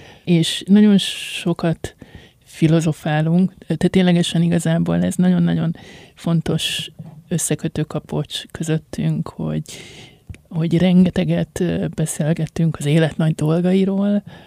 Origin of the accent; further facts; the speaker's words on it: Budapest, Hungary; Ugye én 36 évig éltem egy 8. kerületi panellakásban. Ott nem azt mondom, hogy ott születtem, de hogy oda költöztünk csecsemőkoromban, és én nagyon sokáig abszolút egy ilyen pesti lánynak éreztem magam